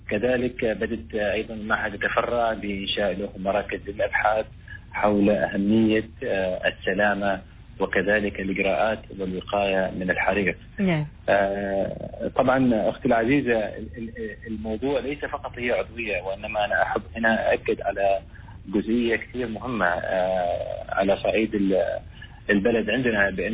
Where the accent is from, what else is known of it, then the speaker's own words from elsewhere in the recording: Oman; وأنا كعماني